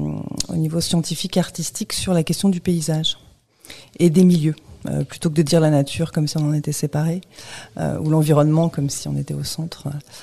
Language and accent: French; Saint-Hilaire, Auvergne-Rhône-Alpes, France; Et je suis revenue au village en 2015 pour travailler, donc mon village natal ici à Saint-Hilaire